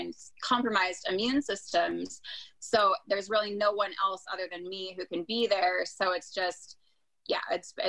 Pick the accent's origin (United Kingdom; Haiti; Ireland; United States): United States; Paradise, California; town is very deep for me. I love Paradise. It's my roots. It's everything I know.